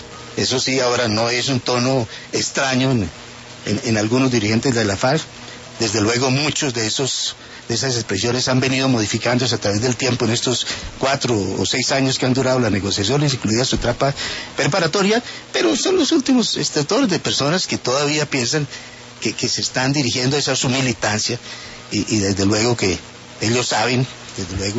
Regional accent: Colombia; yo como colombiano les doy la bienvenida a la lucha democrática.

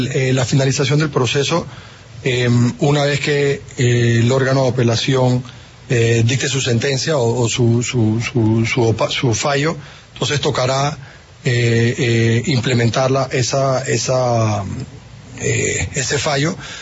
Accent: Panama; Para nosotros como gobierno y como panameños, la verdad que consideramos esas declaraciones desatinadas.

